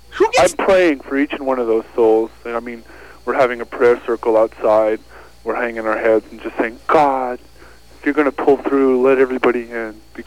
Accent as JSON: {"language": "English", "town": "Tacoma", "region": "Washington", "country": "United States", "also_born_or_lived": "Olympia", "said": "We're from Tacoma and Olympia."}